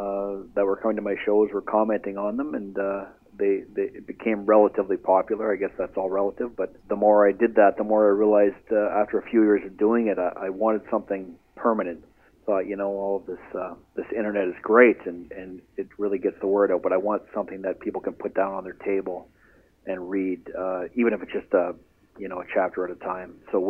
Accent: Sault Ste. Marie, Ontario, Canada; When I was very young, I'm from Sault Ste. Marie originally

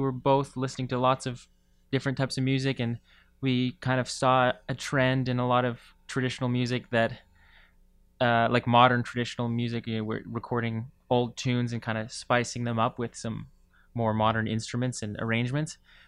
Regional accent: West Coast, Canada; So just growing up on the West Coast, we try to get those things.

